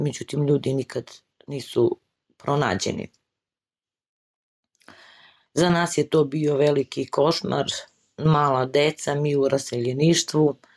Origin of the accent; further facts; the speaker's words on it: Gračanica, Kosovo; Rođena sam u Gračanici, živjela u Gračanici, ali eto, bila sam udata u Slivovo